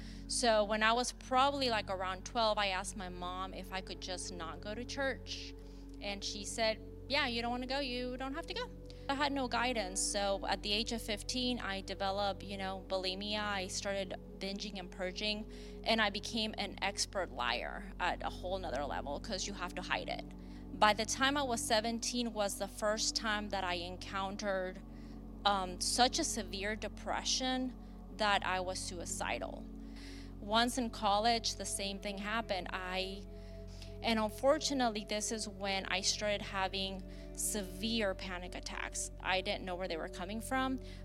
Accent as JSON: {"language": "English", "region": "Mexico City", "country": "Mexico", "tie": "born or raised there", "said": "Okay, so I'm originally from Mexico. I grew up in Mexico City area probably until the age of like 6. Then we moved around to a few different states."}